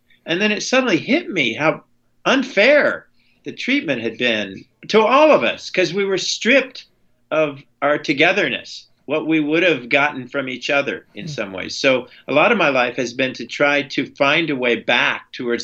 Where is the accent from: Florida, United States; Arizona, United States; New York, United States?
Arizona, United States; I grew up in Southern Arizona, and I grew up in a very mixed Anglo-Chicano, Anglo-Mexicano community.